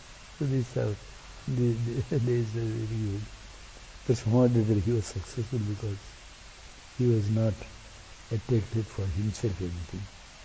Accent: India; fortunately we are from India, so Sanskrit and our language is not very different.

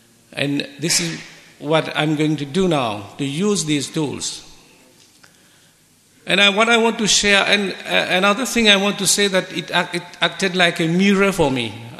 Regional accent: Mauritius; from Mauritius, a very small island in the south of the globe

